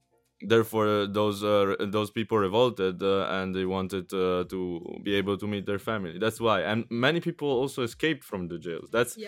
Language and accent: English; Italy; English is a second language; because I'm from Italy